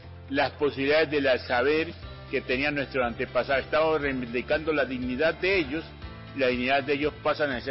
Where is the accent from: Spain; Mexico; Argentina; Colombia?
Colombia; Guapi, Cauca; born there; Nací en Huapicauca.